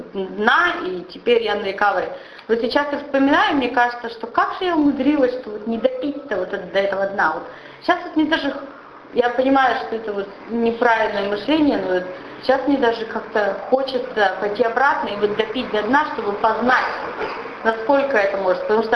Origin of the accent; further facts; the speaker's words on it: Kamensk-Uralsky, Sverdlovsk Oblast, Russia; Итак, я с Урала, из Каменска-Уральского, Свердловской области. Небольшой город, делать особенно нечего.